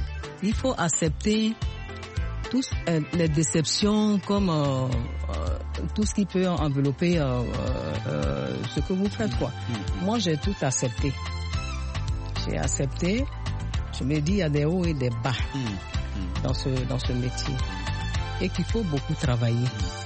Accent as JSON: {"language": "French", "country": "Côte d’Ivoire", "said": "Je me dis pas que oui parce que je suis ivoirienne ou je suis dans telle communauté"}